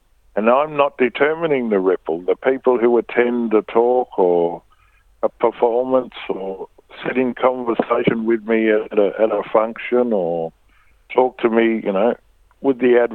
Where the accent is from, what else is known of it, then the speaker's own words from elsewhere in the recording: Balranald, New South Wales, Australia; I did a gig in my hometown of Balranald on the weekend